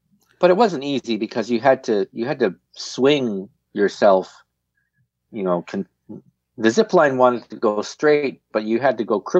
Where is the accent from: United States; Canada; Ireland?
Canada; And we're both Canadian.